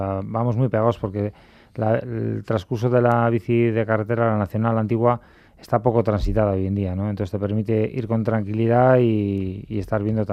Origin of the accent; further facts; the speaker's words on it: Navarre, Spain; porque tendré descendencia navarra, pero bueno, soy navarro en general, con todo, ¿no?